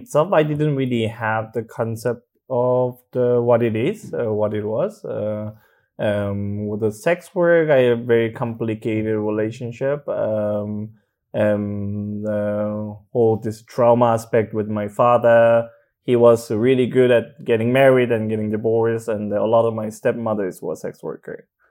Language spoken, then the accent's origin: English; South Korea; English is a second language; I was also a lot more oppressed because I grew up in Korea.